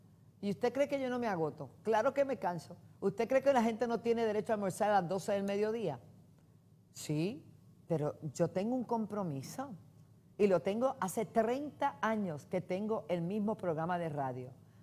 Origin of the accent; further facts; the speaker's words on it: Toa Alta, Puerto Rico; Mi Jerusalén es Puerto Rico, Toalta, de donde soy, donde establecí, oh Dios, el ministerio.